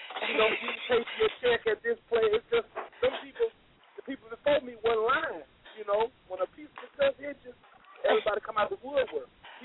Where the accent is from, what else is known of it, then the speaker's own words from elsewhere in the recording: Leland, United States; is like a gift and a present for my hometown. Like, I truly apologize for leaving y'all.